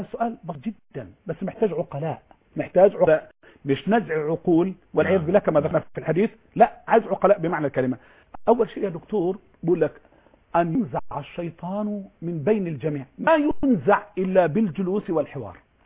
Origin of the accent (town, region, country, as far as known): Egypt